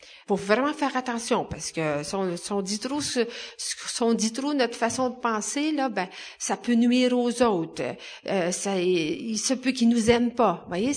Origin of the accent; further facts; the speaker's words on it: Quebec, Canada; parce que je suis québécoise, ça y fait beaucoup.